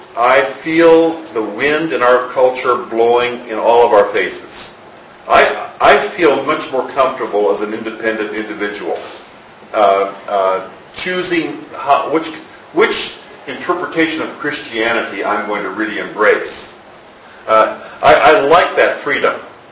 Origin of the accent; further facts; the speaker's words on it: United States; Well, I'm an American.